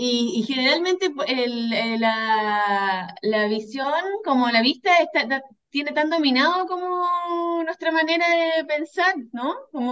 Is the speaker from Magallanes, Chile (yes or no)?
yes; Punta Arenas, Magallanes, Chile; Yo nací, me crié en la Patagonia y ahí teníamos mucho vínculo con Argentina más que con el resto de Chile. Entonces yo crecí con la cumbia villera, con el cuarteto, con la chacarera, por ejemplo, como ese folclore llegaba a Punta Arenas